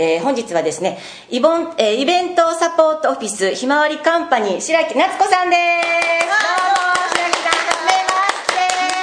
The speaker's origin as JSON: {"language": "Japanese", "region": "Kyoto", "country": "Japan", "tie": "born or raised there", "said": "生まれも育ちも京都、つまりは京女でございます。"}